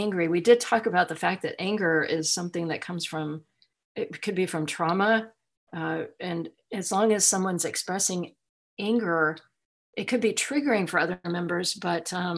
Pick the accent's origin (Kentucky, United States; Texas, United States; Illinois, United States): Texas, United States; I forgot to say that, I'm still unmuted. I'm from Texas.